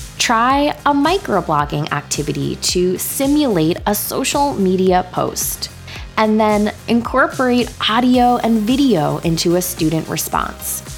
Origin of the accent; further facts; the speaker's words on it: Long Island, New York, United States; I'm from Long Island originally. My mom is from Queens. My dad is from the Bronx. So I grew up in a household with some strong vowels.